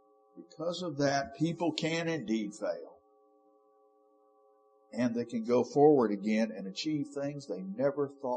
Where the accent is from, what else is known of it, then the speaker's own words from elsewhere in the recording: United States; As an American citizen, I should be able to walk upright into the halls of Congress to state my case.